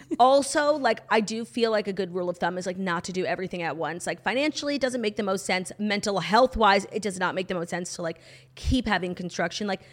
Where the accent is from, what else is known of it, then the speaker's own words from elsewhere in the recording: New York, United States; I'm originally from New York, and my favorite pizza topping is cheese.